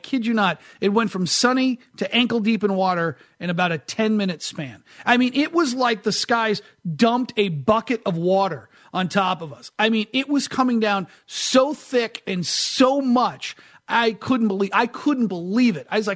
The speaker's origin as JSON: {"language": "English", "region": "New Hampshire", "country": "United States", "tie": "born or raised there", "said": "I didn't grow up in a place that had a lot of rain. I mean, I grew up in New Hampshire, so it would rain, and then we'd have a bunch of days of sunshine"}